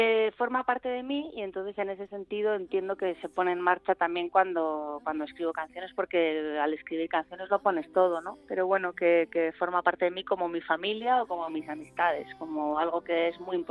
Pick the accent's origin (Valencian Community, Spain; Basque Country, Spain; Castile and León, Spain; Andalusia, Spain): Basque Country, Spain; San Sebastián; also born or lived in Getxo; Siendo donostiarra es raro, pero sí que, bueno, como yo he estado muchos años viviendo en Guecho, luego esta cosa mía que no soy de ningún sitio al final